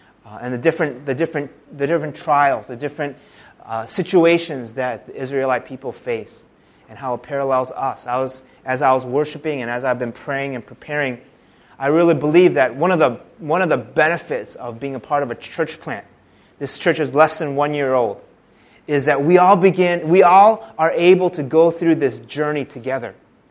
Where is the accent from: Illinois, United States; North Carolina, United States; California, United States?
Illinois, United States; Chicago; I wanted to get back to my hometown, which was Chicago, and start working there.